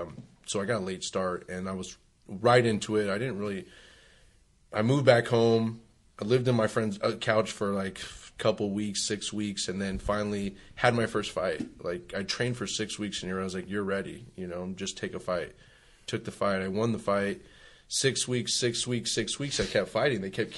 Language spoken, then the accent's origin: English; Sacramento, California, United States; So I grew up from Sacramento. I'm from Sacramento. I went to high school at Laguna Creek.